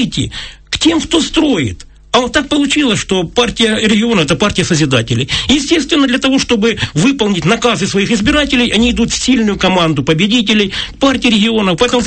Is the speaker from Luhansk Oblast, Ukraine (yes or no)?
no; Yenakiieve, Donetsk Oblast, Ukraine; я сам с Донбасса. Я в городе Инакиево, окончил школу.